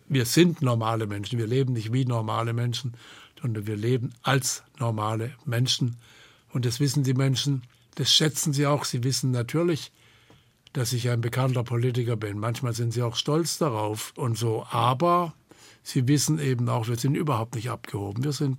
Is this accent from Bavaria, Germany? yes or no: no; Hornberg, Baden-Württemberg, Germany; Und meine Eltern sind aber vor meiner Geburt nach Baden gezogen, sodass ich Badener bin. Aber an der Grenze zu Württemberg im Übrigen. Hornberg war im Übrigen, das ist meine Heimatstadt, bis Napoleon Teil des Herzogtums Württemberg und kam erst durch Napoleon zu Baden.